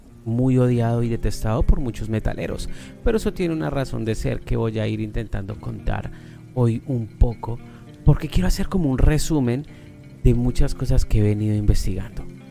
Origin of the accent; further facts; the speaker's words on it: Colombia; now in United States; en Colombia, que es el país de donde soy originario, tengamos este tipo de situaciones